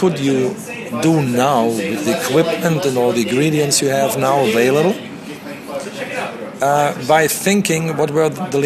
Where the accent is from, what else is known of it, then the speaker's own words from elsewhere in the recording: Bavaria, Germany; and I'm from Bavaria